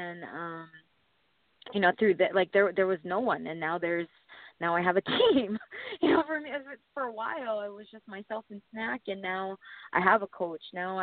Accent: Hawaii, United States; I thought it was funny because I'm from Hawaii.

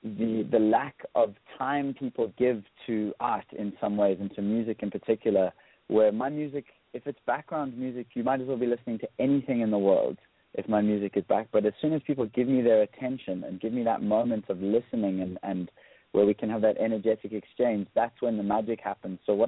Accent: South Africa; So I grew up in South Africa listening to …

